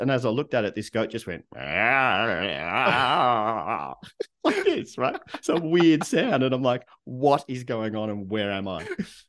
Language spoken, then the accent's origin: English; Melbourne, Victoria, Australia; I grew up in Melbourne, Australia, right?